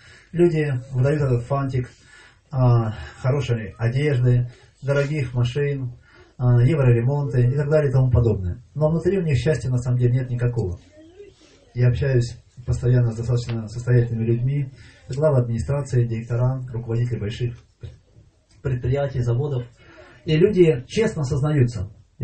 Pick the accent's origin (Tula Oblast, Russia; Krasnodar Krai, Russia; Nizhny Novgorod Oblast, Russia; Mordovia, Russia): Nizhny Novgorod Oblast, Russia; Nizhny Novgorod; И он меня спрашивает, вы откуда? Я говорю, с Нижнего Новгорода.